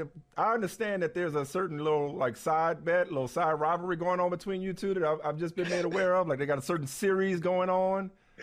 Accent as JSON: {"language": "English", "town": "New Orleans", "region": "Louisiana", "country": "United States", "said": "Do you know I'm from New Orleans, Charles?"}